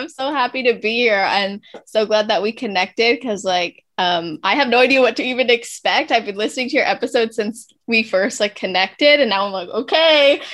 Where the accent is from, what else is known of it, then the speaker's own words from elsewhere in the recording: California, United States; Yes, so I'm in Southern California. This is where I was born and raised as well.